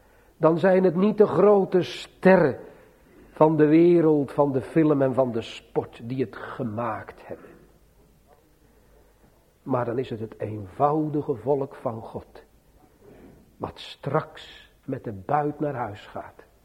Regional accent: South Holland, Netherlands; born there; De afgescheiden dominee, vroeger in Giessendam gestaan, vlak bij mijn geboorteplaats.

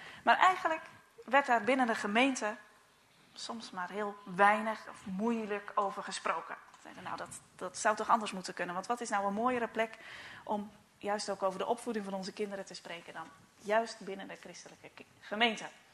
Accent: Kerkwerve, Zeeland, Netherlands; Ik kom uit Kerkwerve, lekker in de buurt. Ik woon daar in de pastorie.

